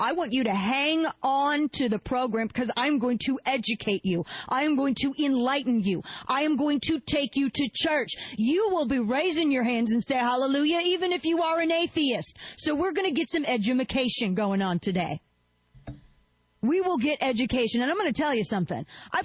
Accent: the Ozarks, United States; I'm from the Ozarks. My uncle's got a pig farm.

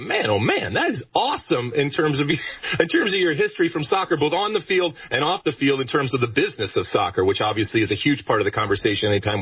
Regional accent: Michigan, United States; But I am certainly a product of the youth soccer system, although growing up in Michigan, I actually played as much and at times even more hockey growing up

